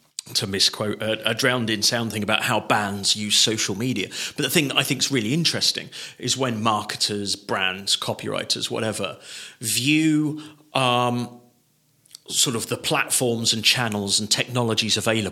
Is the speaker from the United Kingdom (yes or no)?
yes; England, United Kingdom; So I put an S on maths because I'm English.